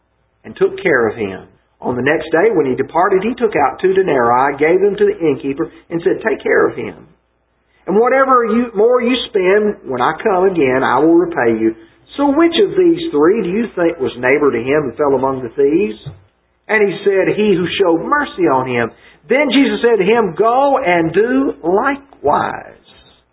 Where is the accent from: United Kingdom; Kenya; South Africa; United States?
United States; Alabama; Some of you know that I'm from Alabama. Some of you may not know that.